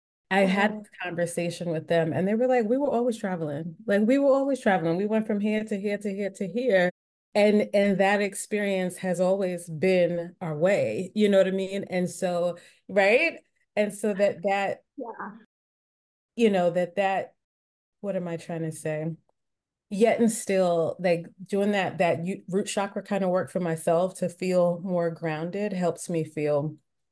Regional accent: Trinidad & Tobago; also born or lived in Long Island, United States; now in United States; And I was so immersed in the culture that you asked me, I'm Trinidadian, what?

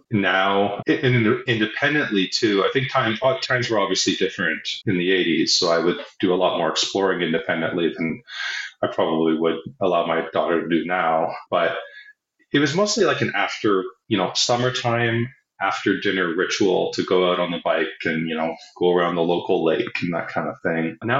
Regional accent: Toronto, Ontario, Canada; I think, you know, we're both from Toronto

